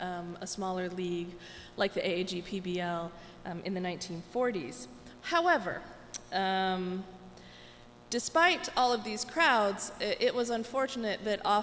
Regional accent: South Bend, Indiana, United States; And the South Bend Blue Sox did a bit better than most in my hometown, but they also had a unique location.

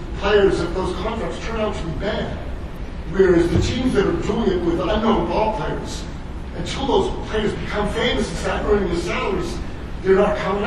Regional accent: Cleveland, Ohio, United States; now in Athens, United States; I grew up in Cleveland. I'm an exile in Athens, Maryland, until the Indians won the World Series.

